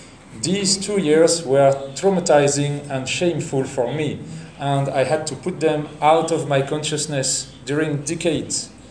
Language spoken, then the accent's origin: English; France; English is a second language; now in Brazil; I come from France, and here, Brazil, it's like another planet for me